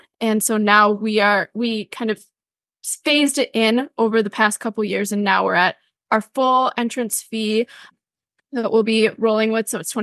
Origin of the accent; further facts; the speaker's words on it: Michigan, United States; And I grew up downstate in Michigan.